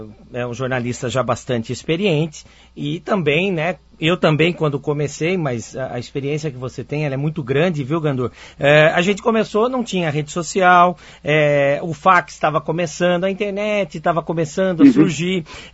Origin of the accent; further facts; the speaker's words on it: Piracicaba, São Paulo, Brazil; Eu sou lá de Piracicaba